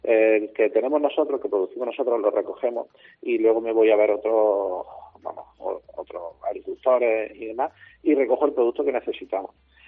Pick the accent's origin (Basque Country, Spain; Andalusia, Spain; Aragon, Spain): Andalusia, Spain; Mengíbar; Sí, correcto, nosotros somos de Mengíbar.